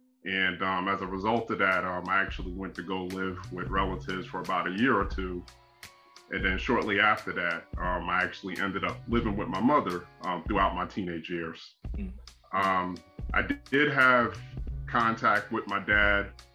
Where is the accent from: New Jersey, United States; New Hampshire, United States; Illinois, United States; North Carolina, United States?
New Jersey, United States; Irvington; also born or lived in Newark / Orange / East Orange; I am from New Jersey. I was born in Newark, New Jersey, and I was actually raised all throughout Essex County, mainly Irvington, lived in Orange for a time, lived in East Orange